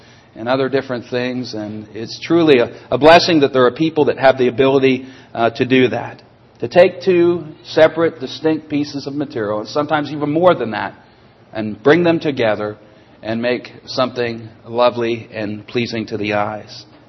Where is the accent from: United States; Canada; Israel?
Canada; We're Christians. I'm from Canada originally. I'm not a Canadian Christian. I'm just a Christian.